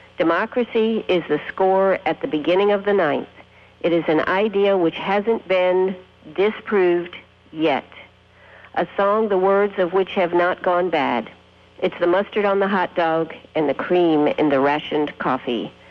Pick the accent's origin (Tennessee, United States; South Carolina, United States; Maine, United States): Maine, United States; But Kate Smith is originally from Maine, my home state.